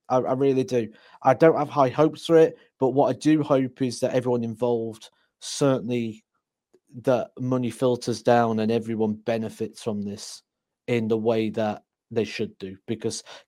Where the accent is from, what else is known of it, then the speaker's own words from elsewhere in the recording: Scotland, United Kingdom; I've got to stop drinking this Iron Brew, being Scottish.